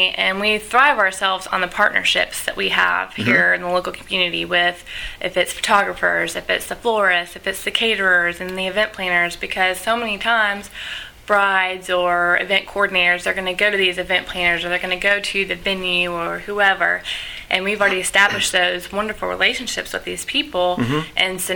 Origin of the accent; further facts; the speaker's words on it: Memphis, Tennessee, United States; born and raised in Memphis, and started out actually at Varsity Spirit Corporation.